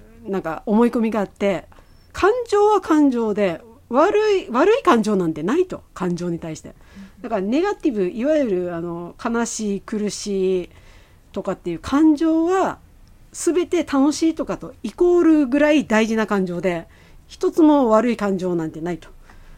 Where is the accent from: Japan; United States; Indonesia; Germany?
Japan; Okinawa; なんかやっぱ私は沖縄出身なので日本の文化よくわからない